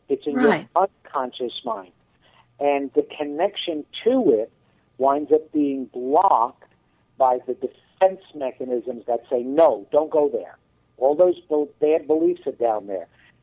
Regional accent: New York, United States; I'm coming from New York here, so I'm straightforward.

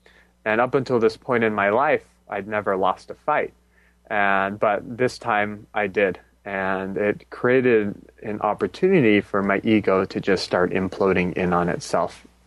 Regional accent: Los Angeles, California, United States; So I grew up in Los Angeles in a pretty affluent area in an affluent family.

